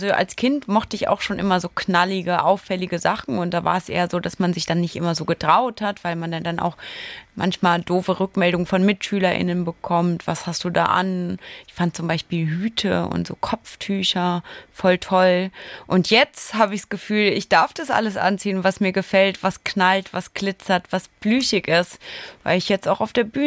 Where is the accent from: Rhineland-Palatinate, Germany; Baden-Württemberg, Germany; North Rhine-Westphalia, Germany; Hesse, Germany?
Rhineland-Palatinate, Germany; Mainz; Also wenn Leute sagen, ich bin Mainzerin, dann denke ich, ja, bin Mainzerin.